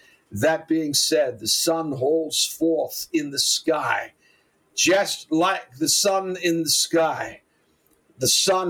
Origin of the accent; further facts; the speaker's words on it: Boston, Massachusetts, United States; infinitely bigger than my hometown and beloved town of Boston, Massachusetts.